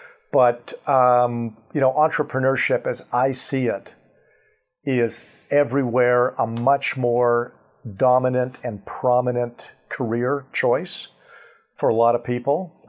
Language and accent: English; Dorval, Quebec, Canada; also born or lived in Montreal / Toronto; now in New York City, United States; So I'm a Montrealer, born and bred. I lived about a third of my life in Montreal, a little less than a third in Toronto, and the last chunk in New York City. And grew up in Dorval and was a hockey-playing kid